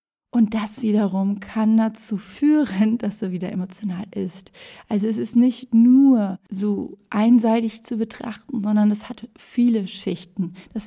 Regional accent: Fehmarn, Schleswig-Holstein, Germany; Ich war in meiner Heimat, auf der wunderschönen Insel Fehmarn

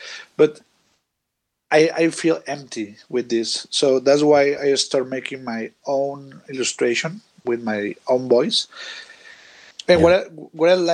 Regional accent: Chihuahua, Mexico; English is a second language; I have 31 years old. I am from Mexico. Was the most big state in Mexico is Chihuahua.

